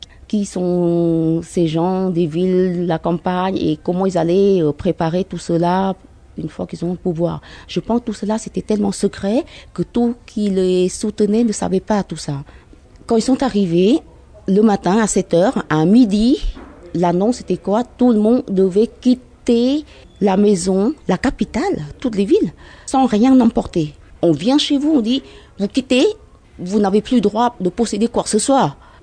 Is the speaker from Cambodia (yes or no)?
yes; Cambodia; French is a second language; Pourtant, on est des Cambodgiens, des Khmers, mais pas Khmers rouges. On est Khmers des villes.